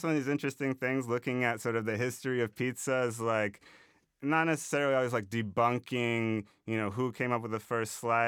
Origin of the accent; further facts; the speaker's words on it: New York, United States; born there; I was born in New York, but I only moved back here.